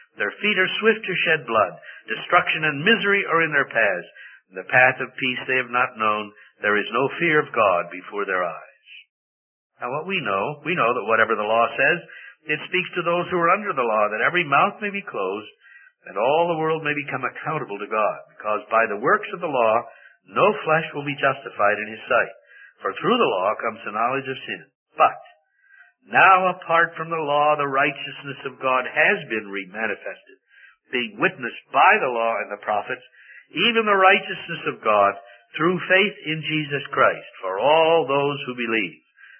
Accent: Missouri, United States; You know, I grew up in Missouri, and I remember the first time I heard a country preacher talk about a little girl

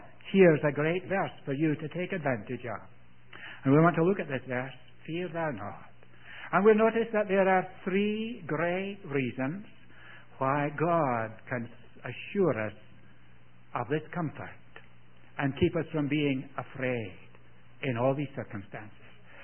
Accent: Scotland, United Kingdom; also born or lived in India; I was taken from India. That's where I was born. Some of you here were taken from Scotland. That's where I grew up.

